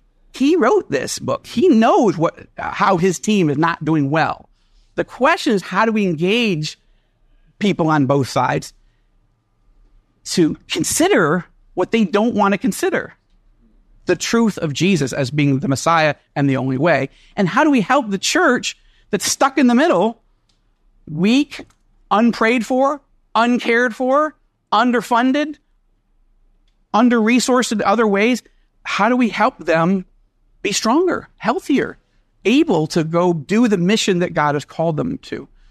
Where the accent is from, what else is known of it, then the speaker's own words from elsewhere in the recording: New York, United States; I'm a New Yorker who's saying that. I literally mean it.